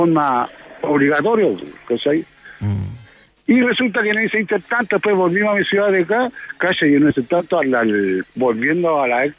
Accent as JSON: {"language": "Spanish", "country": "Chile", "said": "mi papá, mi son de descendientes alemanes, pero soy torrante chileno."}